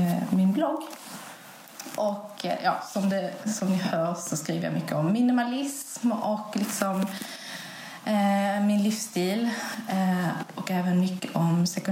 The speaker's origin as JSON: {"language": "Swedish", "region": "Skåne", "country": "Sweden", "moved": "yes", "lives_now": "Stockholm, Sweden", "said": "jag är 28 år och bor här i Stockholm. Jag kommer från början från Skåne, men flyttade hit för studier och jobb."}